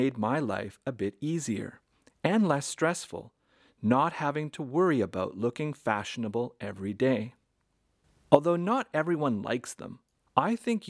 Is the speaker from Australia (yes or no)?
no; Western Canada, Canada; when I was growing up in Western Canada, this was an uncommon sight.